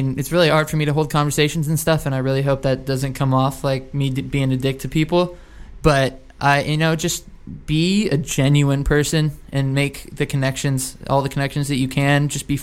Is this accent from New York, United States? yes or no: no; California, United States; Like, we're from Orange County.